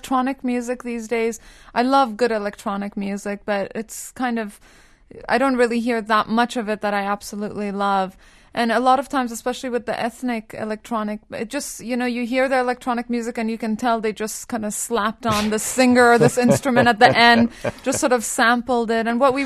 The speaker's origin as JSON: {"language": "English", "country": "India", "tie": "born or raised there", "moved": "yes", "said": "Well, I grew up in India since I was 4 years old. I came to the West via India. So I spent a large portion of my life there"}